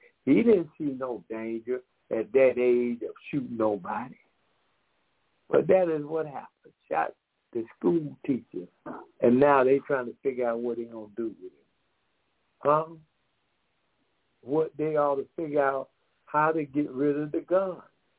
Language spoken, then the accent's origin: English; Decatur, Georgia, United States; We are from Decatur, Georgia.